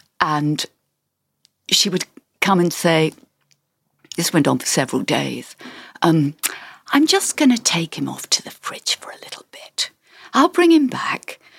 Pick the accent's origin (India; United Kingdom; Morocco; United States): United Kingdom; England; born there; I know I was born in England, but I too am answerable to the fact